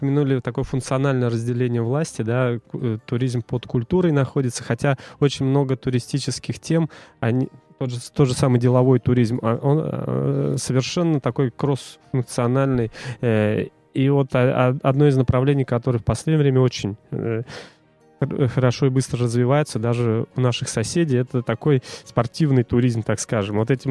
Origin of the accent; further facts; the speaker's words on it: Ivanovo, Ivanovo Oblast, Russia; в начале прошлого года, что Иваново будет. И я даже уже практически хотел зарегистрироваться, пробежать в родном городе.